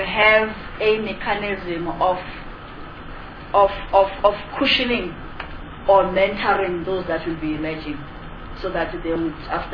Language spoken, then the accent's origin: English; Gauteng, South Africa; from Gauteng, representing Gauteng's interest.